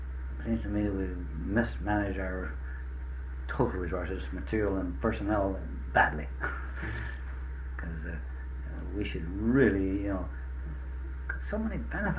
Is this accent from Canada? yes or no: yes; Canada; I was very proud of being a Canadian, even until 1947